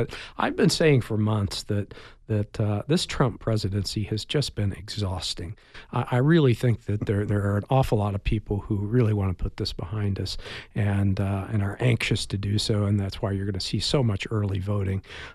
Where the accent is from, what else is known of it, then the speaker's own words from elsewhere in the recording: Indiana, United States; the woman is part of some wild-eyed Christian cult that started in my home state of Indiana